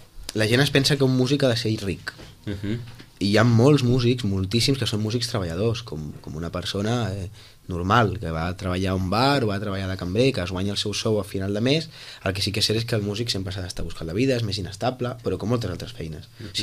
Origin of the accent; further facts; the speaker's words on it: Sitges, Catalonia, Spain; Sí, som tres nois de Sitges que ens estimem molt i fem cançons.